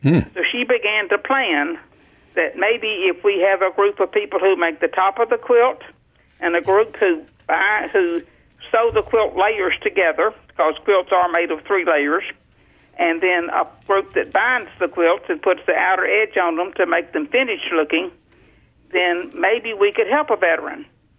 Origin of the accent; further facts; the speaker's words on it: Alabama, United States; also born or lived in Mississippi; Born and raised in Alabama and Mississippi in the Deep South